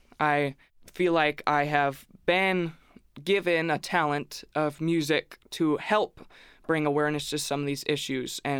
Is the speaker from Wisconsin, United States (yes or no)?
yes; Wisconsin, United States; I've been going up there ever since I was born. So I grew up around the Wisconsin River. I learned to swim in the Wisconsin River.